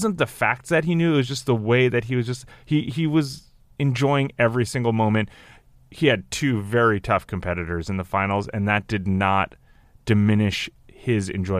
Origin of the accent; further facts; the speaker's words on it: New Jersey, United States; I'm, you know, like Chris, I'm from New Jersey. We take pizza seriously.